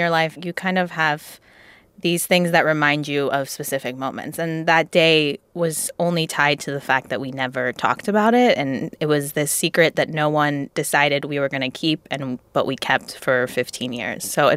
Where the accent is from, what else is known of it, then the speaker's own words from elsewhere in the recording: Iran; And I think it's important to note that my family is not Muslim. We are obviously from Iran, which is an Islamic republic, but we don't practice and all of that.